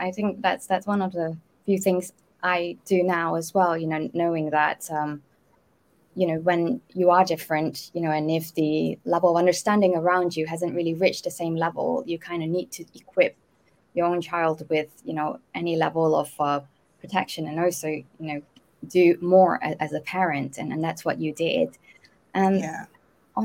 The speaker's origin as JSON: {"language": "English", "country": "Malaysia", "tie": "born or raised there", "said": "I mean, I grew up in Malaysia, and 11, 12 still very innocent for me, because we were still in primary school."}